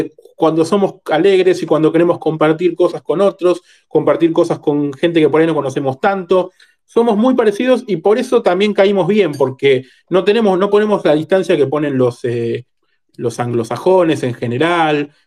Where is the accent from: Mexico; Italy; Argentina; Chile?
Argentina; moved away; pero todavía vengo de Argentina y todavía sé lo que es inflación en serio